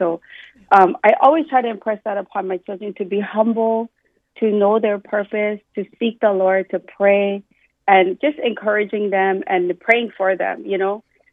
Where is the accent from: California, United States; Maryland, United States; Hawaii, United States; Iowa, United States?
Hawaii, United States; Waimanalo; I'm from Waimanalo, born and raised, so that song is very dear to me.